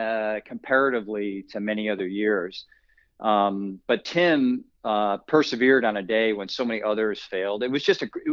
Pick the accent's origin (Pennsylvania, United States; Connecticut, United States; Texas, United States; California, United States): Connecticut, United States; You know, I grew up in New England. I was a Northwest Connecticut kid, so a lot of snow, shoveling off ponds to play hockey.